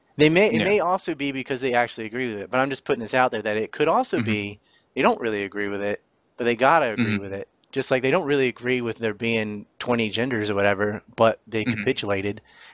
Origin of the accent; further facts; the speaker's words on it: Hatteras Island, North Carolina, United States; I have dealt with extreme environmentalists since I was a child, because I grew up on Hatteras Island, like 78% of its national park.